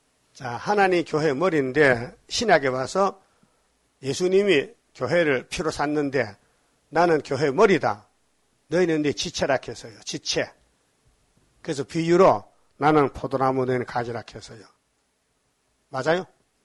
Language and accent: Korean; South Korea; 그 서양 사람은 빵을 주식이지 우리는 한국 사람은 밥 먹잖아